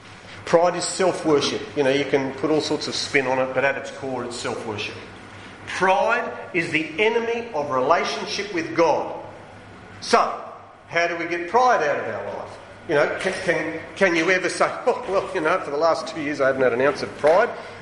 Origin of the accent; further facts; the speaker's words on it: Sydney, New South Wales, Australia; I was born and raised in Sydney.